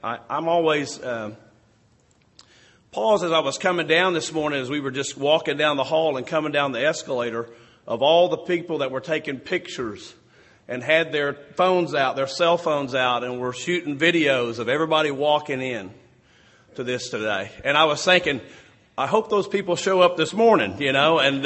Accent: Oklahoma, United States; is that I'm from Oklahoma, and I have burned my life to the ground

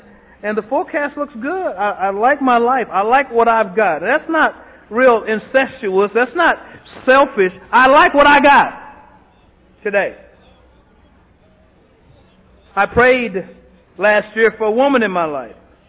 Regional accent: Austin, Texas, United States; the only thing I remember about my hometown was the pain of my mother. So I moved back to Austin, April of 1990, to my mother

